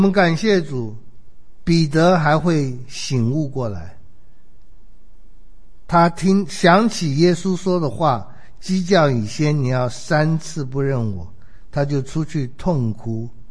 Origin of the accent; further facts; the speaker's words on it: China; 有点像我们中国人说的，做基督徒任重道远啊。